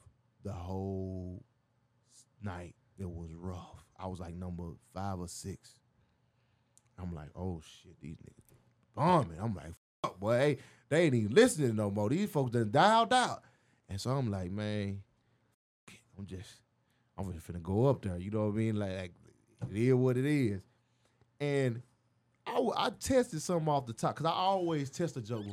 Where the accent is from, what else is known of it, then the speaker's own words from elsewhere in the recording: Arkansas, United States; I came from Arkansas, you know.